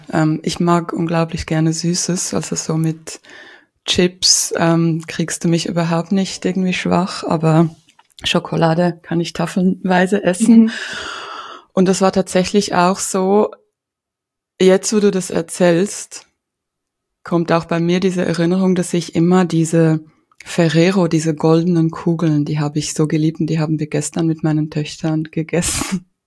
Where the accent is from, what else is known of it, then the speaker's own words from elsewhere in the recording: Ukraine; also ich bin aus der Ukraine